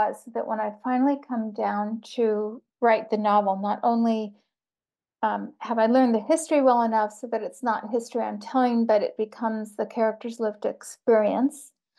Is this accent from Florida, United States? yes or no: no; New York, United States; Well, I grew up outside of Albany, New York